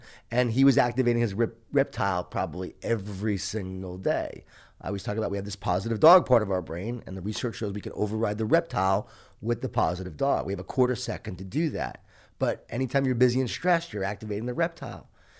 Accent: Long Island, New York, United States; I grew up in Long Island, New York, a Jewish Italian family, a lot of food, a lot of guilt, a lot of wine, a lot of whining.

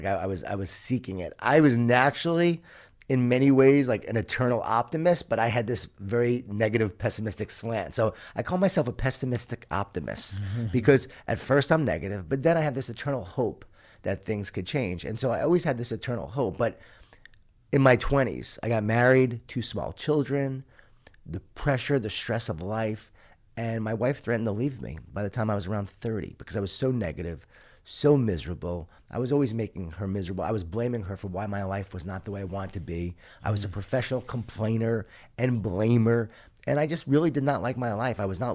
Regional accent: Long Island, New York, United States; I grew up in Long Island, New York, a Jewish Italian family, a lot of food, a lot of guilt, a lot of wine, a lot of whining.

